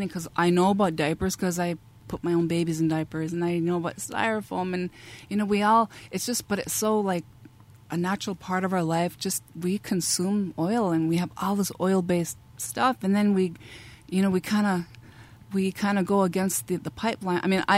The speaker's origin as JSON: {"language": "English", "town": "Cass Lake", "region": "Minnesota", "country": "United States", "tie": "born or raised there", "said": "So I grew up in Cass Lake, and I never really went anywhere."}